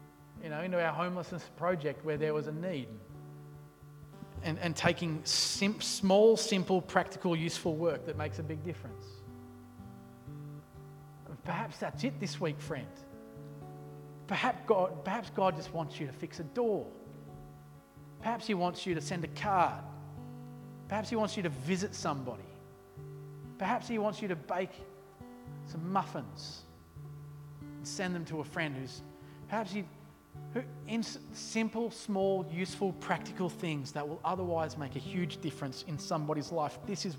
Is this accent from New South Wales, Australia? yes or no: yes; Illawong, New South Wales, Australia; I grew up in Illawong, and that's the back end of nowhere, right?